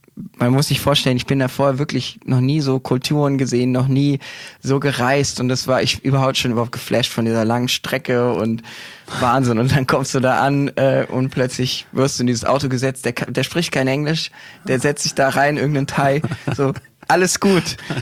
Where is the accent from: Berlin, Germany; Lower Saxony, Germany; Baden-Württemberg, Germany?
Berlin, Germany; Ich komme aus Berlin, ja.